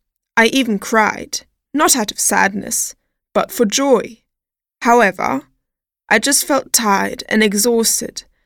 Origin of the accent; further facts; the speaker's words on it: Austin, Texas, United States; I'm from Austin, Texas.